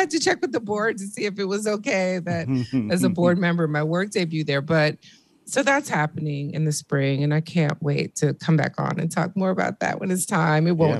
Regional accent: Michigan, United States; I grew up on East Lawn between Charlevoix and Verner.

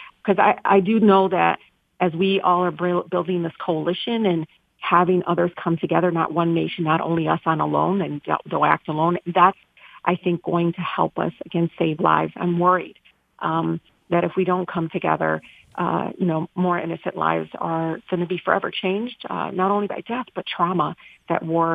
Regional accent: Detroit, Michigan, United States; You know, look, growing up in Detroit, I just know this.

